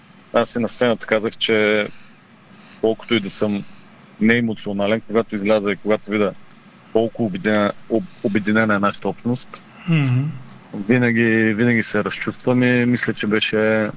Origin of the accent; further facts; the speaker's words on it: Plovdiv Province, Bulgaria; съм израснал на Лута, на 8 годишна възраст започна да тренирам, на 5 минути съм от стадиона